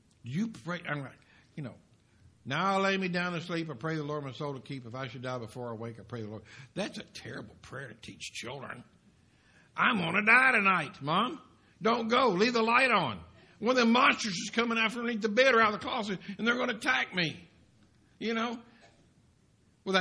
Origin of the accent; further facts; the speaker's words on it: Kentucky, United States; We're barefooted. We're from Kentucky.